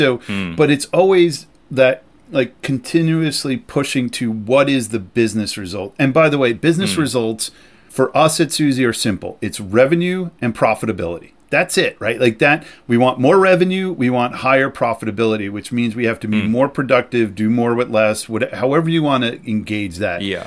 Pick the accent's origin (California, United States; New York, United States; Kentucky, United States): New York, United States; And also I'm a New Yorker and I have an opinion.